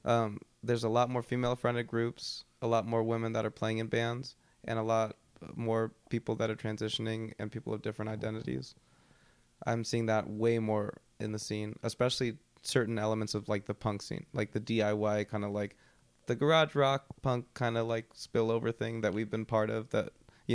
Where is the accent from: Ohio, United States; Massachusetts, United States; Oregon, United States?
Oregon, United States; Portland; To me, I always saw indie rock as an oxymoron growing up in Portland.